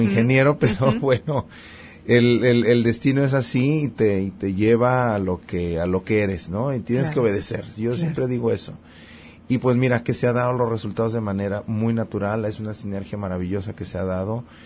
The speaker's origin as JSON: {"language": "Spanish", "town": "Ensenada", "region": "Baja California", "country": "Mexico", "tie": "born or raised there", "said": "eso me lleva nuevamente a mi tierra natal, que es Ensenada"}